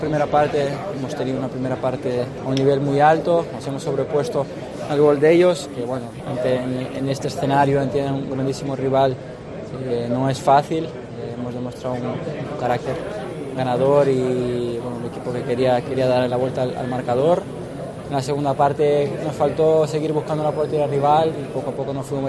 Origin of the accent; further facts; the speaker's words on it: Spain; todos nosotros como españoles